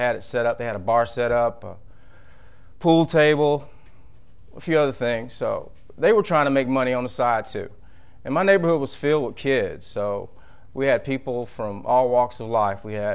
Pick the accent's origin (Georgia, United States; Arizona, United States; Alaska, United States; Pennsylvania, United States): Georgia, United States; Marietta; born there; I was born in Marietta, Georgia, November 4th, 1960.